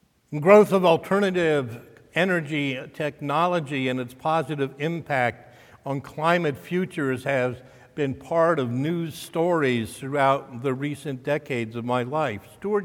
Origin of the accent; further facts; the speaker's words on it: New York, United States; Growing up in Westchester County, just north of the Bronx, I remember smog alerts in New York City were much more common before the 1972 Clean Air Act.